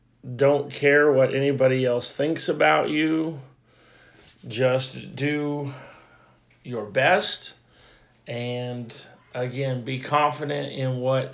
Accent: Colorado, United States; I grew up in Colorado, so I figured I would probably end up back there someday.

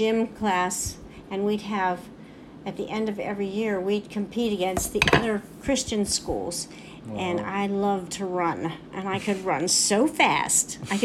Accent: Sharpsburg, Pennsylvania, United States; I grew up in Allegheny County in a small town called Sharpsburg.

